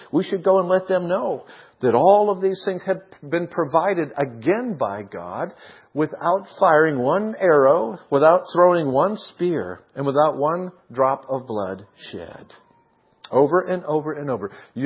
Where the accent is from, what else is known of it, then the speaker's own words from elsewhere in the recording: California, United States; One of the things I learned as a Californian in a Hawaiian shirt that was transplanted back in Vermont, they used to laugh at us.